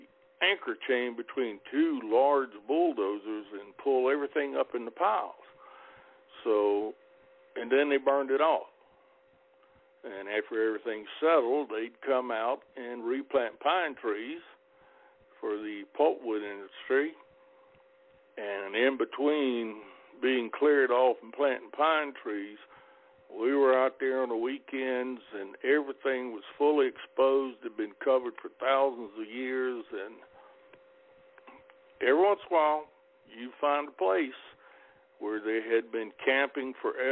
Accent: Hamlet, North Carolina, United States; now in Florida, United States; Well, in the town of Hamlet, North Carolina, which is Richmond County. It's about 20 miles south of Southern Pines.

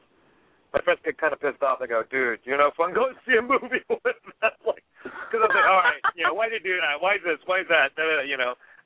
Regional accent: Maryland, United States; also born or lived in Washington D.C.; I grew up in Maryland, D.C., you know, and I would take a bus down to the black theaters

